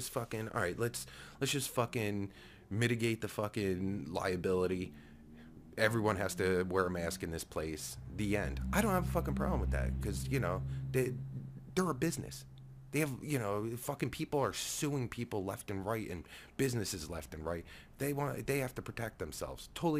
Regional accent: New Jersey, United States; I'm not, you know, I'm from Jersey and everything

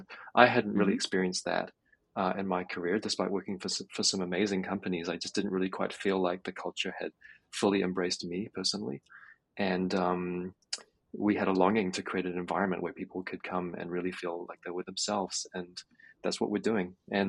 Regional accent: New Zealand; I'm from New Zealand, as I might have mentioned before, and I have a Maori lineage.

